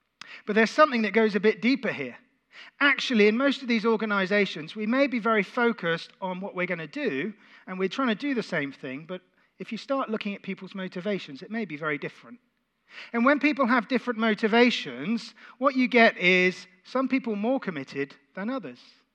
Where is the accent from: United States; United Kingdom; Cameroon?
United Kingdom; South East England; There's a big one near where I was brought up in the New Forest.